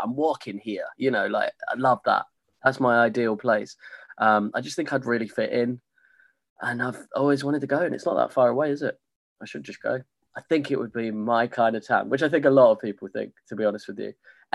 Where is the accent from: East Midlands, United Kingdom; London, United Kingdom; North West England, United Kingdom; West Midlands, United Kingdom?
East Midlands, United Kingdom; Thrapston; I'm from a small village in Northamptonshire called Thrapston, which is just one of those...